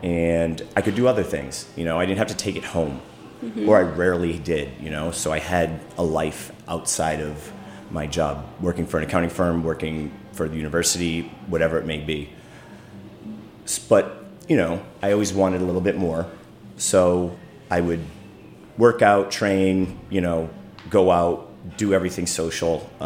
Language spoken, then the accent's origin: English; Boston, Massachusetts, United States; moved away as an adult; now in Washington, United States; So I started out as, I came to DC from Boston.